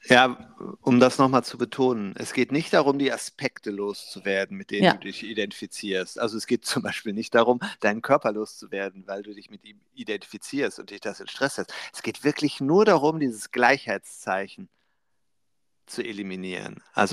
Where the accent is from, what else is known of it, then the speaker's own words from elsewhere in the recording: Germany; Ich bin halt Deutscher.